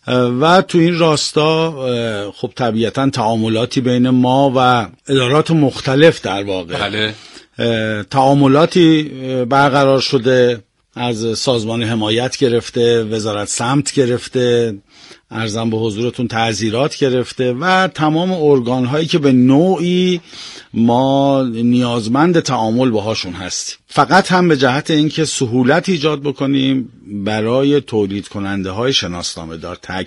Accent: Iran; ما باید به زبان فارسی احترام لازمه خودش رو در واقع بگذاریم. ما ایرانی هستیم.

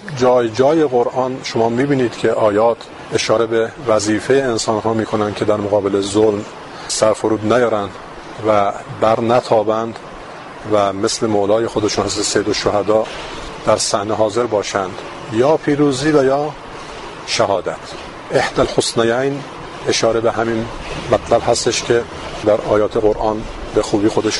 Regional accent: Tehran, Tehran Province, Iran; ما در محله سرچشمه و پامنار زندگی می کردیم. من در همونجا به دنیا آمدم، در سال 42 در همین پامنار من به مدرسه می رفتم

